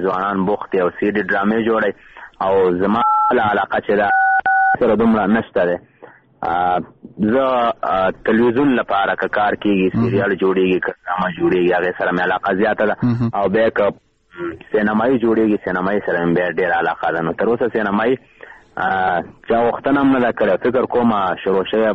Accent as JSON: {"language": "Pashto", "region": "Kunar", "country": "Afghanistan", "said": "زه د کونړ ولایت یم د وټپور ولسوالۍ اوسېدونکی یم او عمر مې 24 کاله دی"}